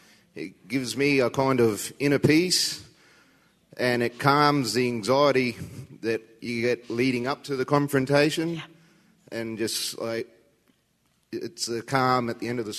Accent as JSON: {"language": "English", "region": "Queensland", "country": "Australia", "said": "I'm from North Queensland, Australia."}